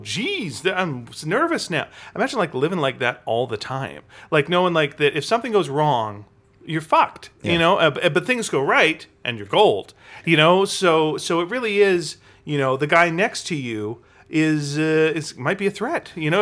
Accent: Delta, British Columbia, Canada; We grew up in North Delta, and occasionally I'd go to a North Delta party

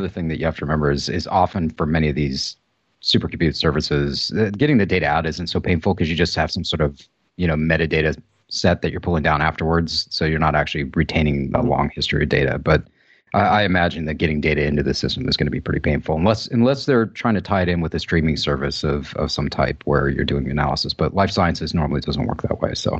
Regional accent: California, United States; You know, I'm born and raised in Silicon Valley, so, you know, far be it for me to like kick it in the teeth because I made my living here.

